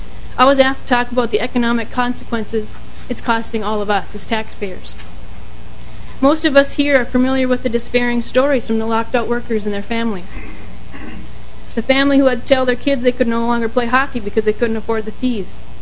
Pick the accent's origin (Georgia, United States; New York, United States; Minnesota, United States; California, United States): Minnesota, United States; I was born and raised in the Red River Valley, educated there as well. The town where I grew up in is in the heart of the Red River Valley, part of the sugar beet land.